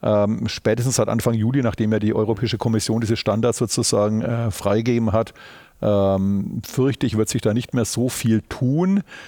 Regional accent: Nuremberg, Bavaria, Germany; born there; geboren 64 in Nürnberg, verheiratet, zwei erwachsene Kinder

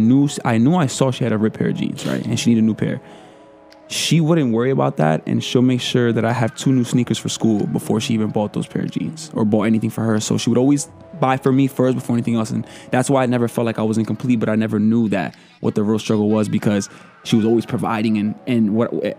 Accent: Newark, New Jersey, United States; Yeah, I'm from Newark, New Jersey. I moved out of Newark when I was 15 to a town not too far from

